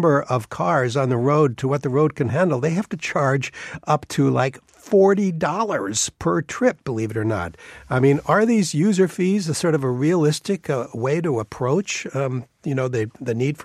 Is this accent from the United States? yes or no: yes; Washington, District of Columbia, United States; Now, I come from the Washington, D.C. area.